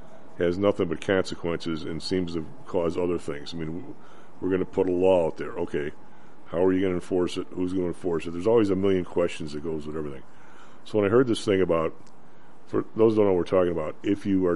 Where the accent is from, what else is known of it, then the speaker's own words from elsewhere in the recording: Ireland; So if two white teams are playing and somebody lobs out, since I'm Irish, somebody lobs out, you dumb Mick